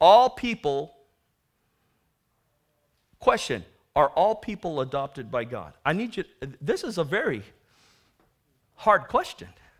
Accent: National City, California, United States; Growing up in National City and growing up in the wrong direction, growing up with people that I ran

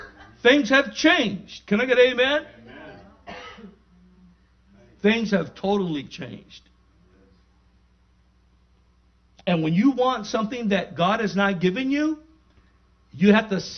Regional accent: National City, California, United States; No, I'm from National City. Nothing's changed.

